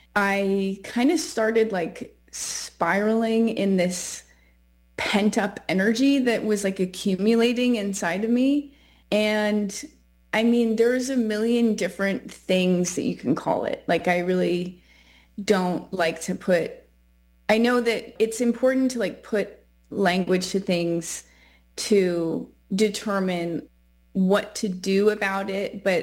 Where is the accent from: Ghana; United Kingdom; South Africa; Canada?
Canada; now in Los Angeles, United States; I'm a Canadian living in LA.